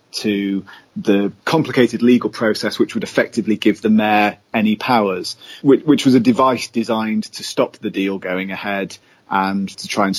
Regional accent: Manchester, North West England, United Kingdom; now in Yorkshire, United Kingdom; I was born and raised in Manchester, and then after university, through various jobs, ended up on the other side of the hill. And I've been in Yorkshire since 2003.

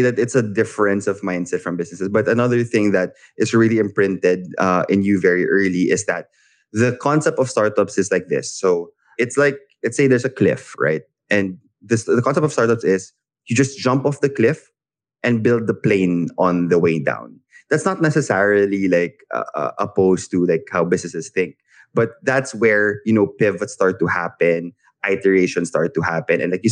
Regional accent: Philippines; you're building this for the Philippines. I'm a Filipino founder.

